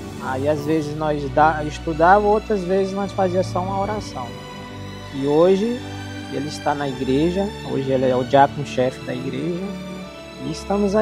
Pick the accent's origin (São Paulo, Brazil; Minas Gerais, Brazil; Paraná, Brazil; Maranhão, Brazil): Maranhão, Brazil; now in Palmas, Brazil; eu sou do Maranhão e moro aqui em Palmas, Tocantins, desde 2001.